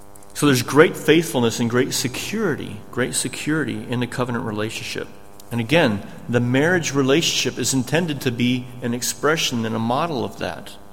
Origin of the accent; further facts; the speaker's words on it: United States; Yeah, I'm an American.